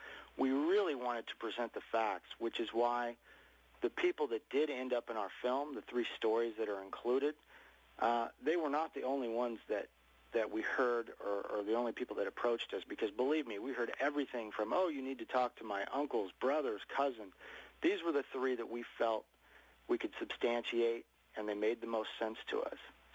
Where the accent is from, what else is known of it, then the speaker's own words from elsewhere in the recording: Turlock, California, United States; that's Turlock, California, which is my hometown